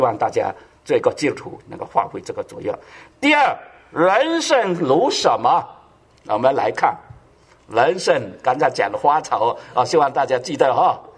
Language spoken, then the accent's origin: Chinese; China; 我们中国人呢还好，中国人啊，不对就不搬